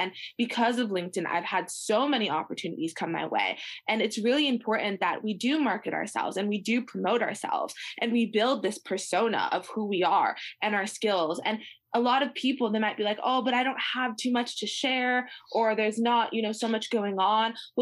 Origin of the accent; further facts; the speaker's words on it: United States; I'll start with the United States because they're American. I'm American.